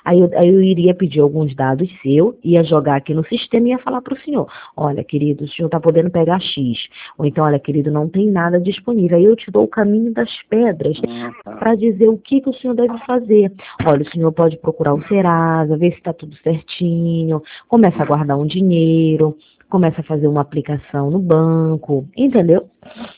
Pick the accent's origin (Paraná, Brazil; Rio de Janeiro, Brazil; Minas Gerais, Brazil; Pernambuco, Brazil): Rio de Janeiro, Brazil; eu sou daqui do Rio de Janeiro